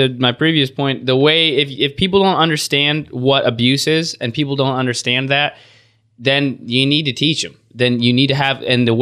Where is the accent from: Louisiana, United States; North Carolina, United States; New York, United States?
New York, United States; Buffalo; At one point, I mentioned I'm from Buffalo, and he goes, I was just in Buffalo.